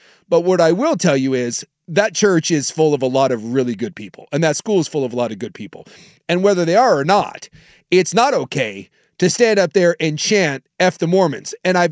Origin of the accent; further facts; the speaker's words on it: United States; As an American, I was embarrassed at the behavior at the Ryder Cup. And look, I'm as much USA as anyone else.